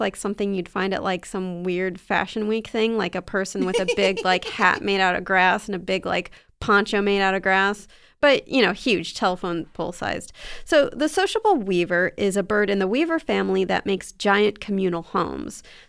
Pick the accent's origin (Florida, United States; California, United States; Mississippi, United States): California, United States; San Diego; so in my hometown in San Diego, I think there was this big, like weird mansion that was built sort of in the chaparral area